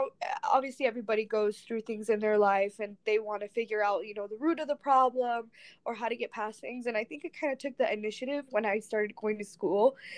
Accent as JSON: {"language": "English", "town": "Elko", "region": "Nevada", "country": "United States", "moved": "as an adult", "lives_now": "Utah, United States", "said": "I'm 21, so I currently live in Utah, but I just moved here just a few months ago. I came actually from Nevada."}